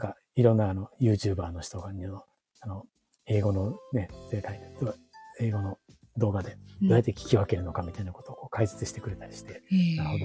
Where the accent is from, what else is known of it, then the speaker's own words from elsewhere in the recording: Kansai, Japan; まあでも、あ、私あの関西人全然関西人ですけど